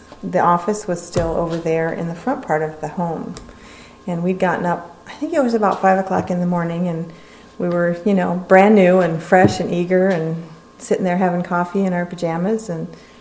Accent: Iowa, United States; We're from Iowa.

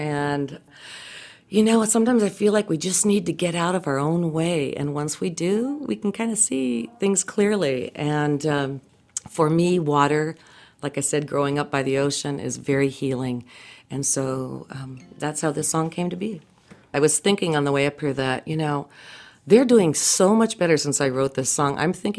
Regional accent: California, United States; I'm from California, so when I can, I get out to the ocean.

